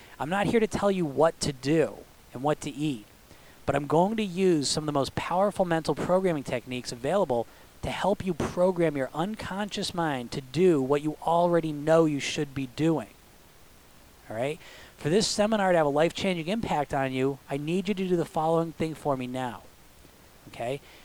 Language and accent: English; United States; I come from a Greek background. Okay, so growing up, not only did I grow up in America, but I grew up in the Greek culture, which is very food-based.